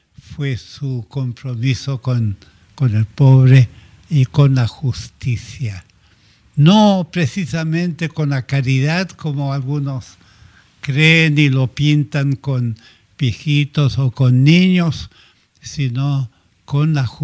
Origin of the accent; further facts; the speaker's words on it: Macul, Santiago Metropolitan Region, Chile; born there; Macul era puro campo, pero había una fila de casas. Ahí nací yo.